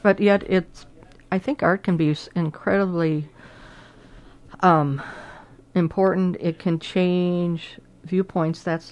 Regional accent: Milwaukee, Wisconsin, United States; I grew up in the Milwaukee area, and Milwaukee to this day is the most segregated city in the country.

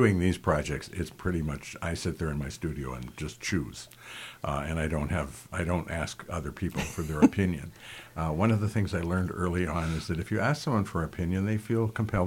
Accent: Lethbridge, Alberta, Canada; born there; Where I was born in Lethbridge.

